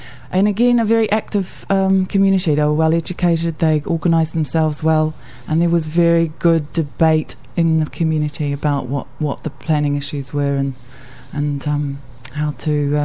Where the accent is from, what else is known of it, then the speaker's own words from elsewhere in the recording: Waiheke Island, Auckland, New Zealand; I suppose growing up on Waiheke, really, surrounded by seeing the sort of front end of planning happening, and a very active community engaged with what was going on.